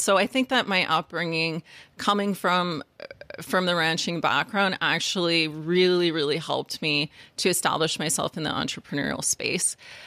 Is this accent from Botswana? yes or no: no; Lac La Biche, Alberta, Canada; also born or lived in Calgary; I'm from Calgary originally. I'm from Lac La Biche, Alberta. I have to give Lac La Biche its moment. Yeah. I'm from a really small town of like, I don't know how many people live there now